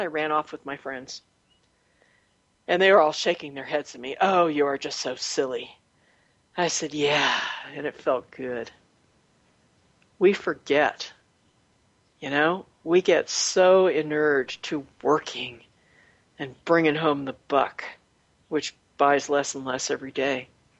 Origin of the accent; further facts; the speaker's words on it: California, United States; But I grew up near San Francisco, so, you know, I used to go and look at the hippies.